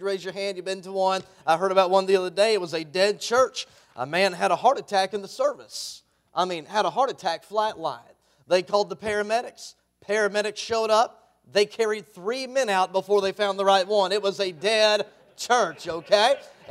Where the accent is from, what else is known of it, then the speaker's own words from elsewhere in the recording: Rogers, Arkansas, United States; And we are from Rogers, Arkansas, the northwest corner of Arkansas there.